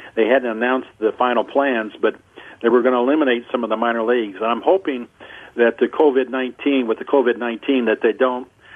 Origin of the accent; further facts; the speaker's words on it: Los Angeles, California, United States; I know for me growing up in Los Angeles before they had a major league team, my heroes initially were minor league players.